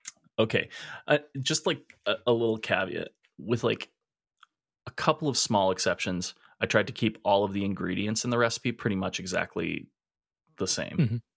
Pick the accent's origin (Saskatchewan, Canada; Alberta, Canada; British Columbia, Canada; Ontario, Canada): Alberta, Canada; Edmonton; We're two chefs from Edmonton, Alberta, Canada.